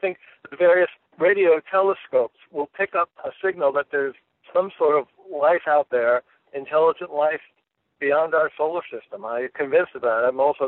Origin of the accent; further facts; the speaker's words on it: United States; But as an American and as a father of three children, I look uncomfortably to the world they're going to inherit.